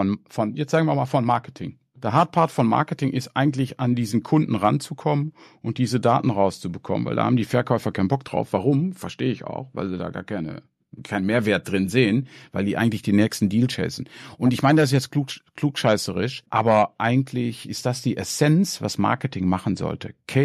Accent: Duisburg, North Rhine-Westphalia, Germany; accent: Ruhr dialect; now in Netherlands; Ich bin aus Duisburg. Also ich wohne zwar in Holland, aber meine Eltern sind aus Duisburg und deshalb rede ich, wenn ich Deutsch rede, rede ich wahrscheinlich auch so ein bisschen Pott.

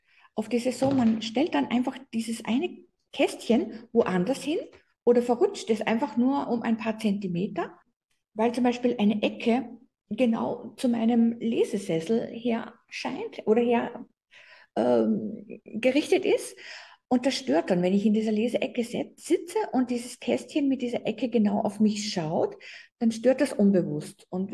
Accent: Austria; bei uns in Österreich

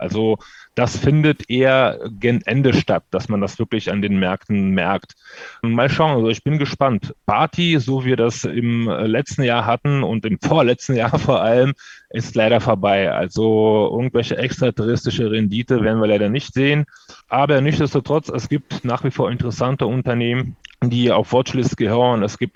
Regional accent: Odesa, Odesa Oblast, Ukraine; German is a second language; now in Germany; Ich stamme aus der Ukraine ursprünglich, ich komme aus Odessa, aus wunderschönen Stadt am Schwarzen Meer.

